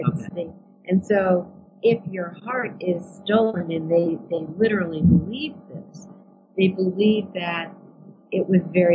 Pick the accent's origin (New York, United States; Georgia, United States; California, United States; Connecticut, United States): Connecticut, United States; Where are you from?" And I said, "I'm from Connecticut."